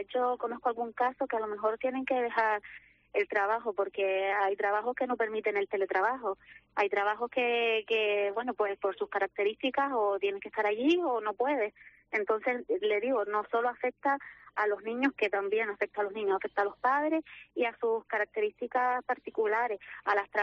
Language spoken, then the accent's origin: Spanish; Gáldar, Canary Islands, Spain; No, yo soy del municipio de Galdar